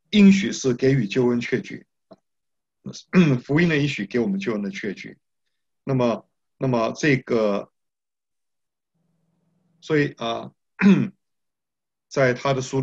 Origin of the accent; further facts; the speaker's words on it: Taiwan; 像我小的时候住在基隆河边呢，基隆河跟暖江的交口啊